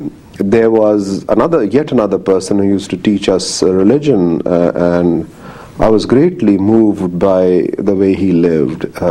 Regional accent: Lahore, Punjab, Pakistan; also born or lived in Jalandhar, India; I was born in 1943 in Jalandhar, what is now India. And in 1947, my parents came across. We were migrants, and we settled in Lahore. And that's where I've grown up and gone to school. And ultimately to college and finished my education.

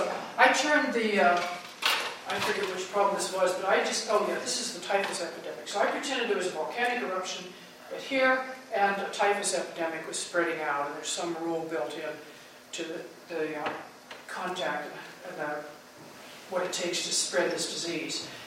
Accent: Midwest, United States; and I, of course, had to do this since I'm from the Midwest.

